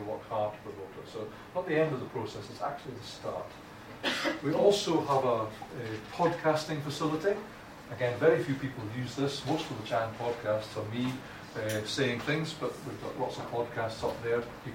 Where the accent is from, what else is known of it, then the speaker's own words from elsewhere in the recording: Scotland, United Kingdom; but I'm not English, I'm Scottish. I have a slightly different accent from some people, and some of the words I say might sound different.